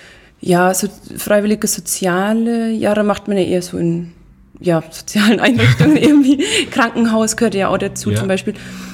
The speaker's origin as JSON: {"language": "German", "town": "Riedenberg", "region": "Bavaria", "country": "Germany", "said": "Und ich komme aus Riedenberg."}